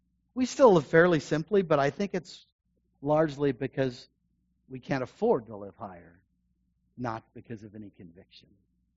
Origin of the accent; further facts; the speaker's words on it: United States; because I'm an American. That's pretty long.